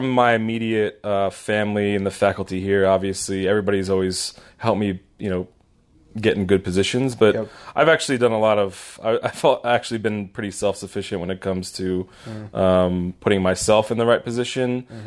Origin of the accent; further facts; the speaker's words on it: Pennsylvania, United States; So I'm from the Philadelphia area.